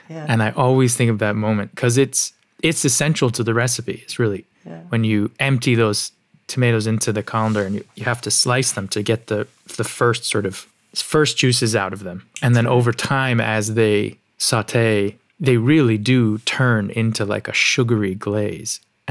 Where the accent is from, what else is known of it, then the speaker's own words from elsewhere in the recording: Los Angeles, California, United States; taking me to the woman at the Hollywood Farmers Market where I grew up in Los Angeles.